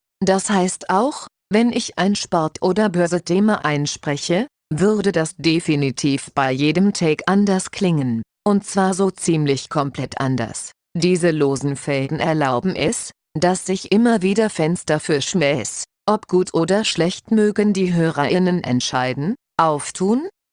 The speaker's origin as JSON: {"language": "German", "country": "Austria"}